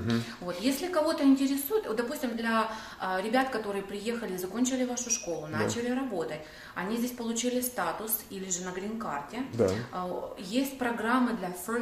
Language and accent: Russian; Simferopol, Crimea, Ukraine; Я из Крыма, из Симферополя.